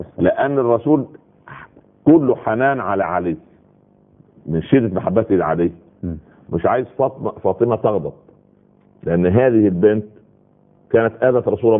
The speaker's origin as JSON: {"language": "Arabic", "region": "Upper Egypt", "country": "Egypt", "said": "حتى عندنا في الصعيد اسمه السخل برضه"}